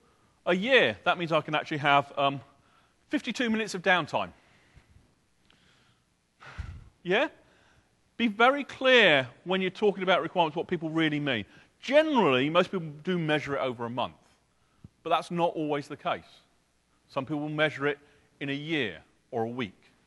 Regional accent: England, United Kingdom; And of course, being English, I looked at the important one, which is the Oxford English Dictionary

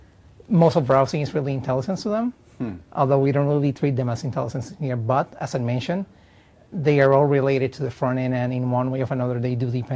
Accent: Puerto Rico; I'm Puerto Rico.

